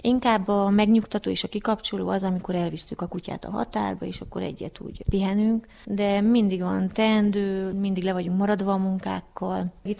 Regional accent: Odorheiu Secuiesc, Harghita, Romania; Én a városba Udvarhelyen nőttem fel, azóta Udvarhelyen nagyon nagy lett a forgalom.

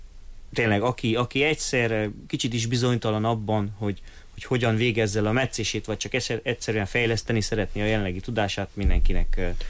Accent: Odorheiu Secuiesc, Harghita, Romania; én udvarhelyen nőttem fel

